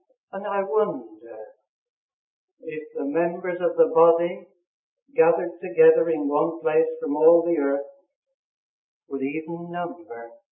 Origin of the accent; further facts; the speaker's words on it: Preston, North West England, United Kingdom; Probably the notices indicate that I come from Preston. Just a little group of people who meet in fellowship there every fortnight.